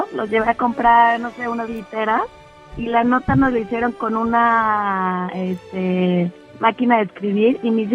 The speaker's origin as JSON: {"language": "Spanish", "region": "Mexico City", "country": "Mexico", "said": "De la CDMX."}